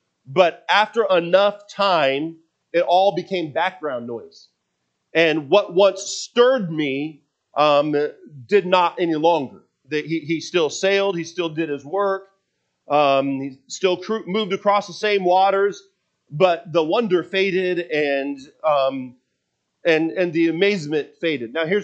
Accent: Washington, United States; I grew up in Washington State, and out our backyard was Mount Rainier, 14,410-foot volcano. And I go back. I haven't lived there since I was 20-something years old.

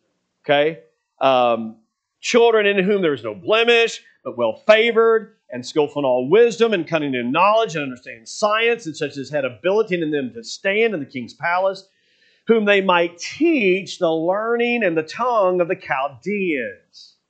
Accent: Kentucky, United States; I grew up in Kentucky, so I absolutely love the outdoors and being on a river

